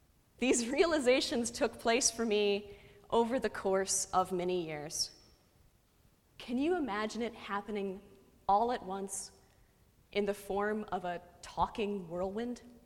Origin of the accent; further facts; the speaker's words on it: Illinois, United States; I grew up right outside Chicago and right next to O'Hare Airport, one of the busiest airports in the world.